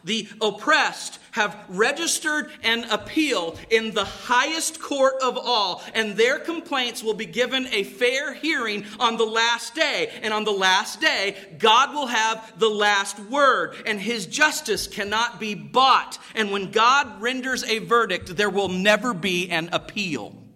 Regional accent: Cocoa, Florida, United States; I wasn't raised on a farm. I was raised in Cocoa, Florida.

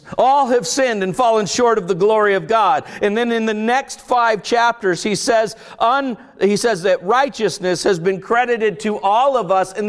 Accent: Florida, United States; I grew up in Florida. I had never heard of such a thing until I came up north.

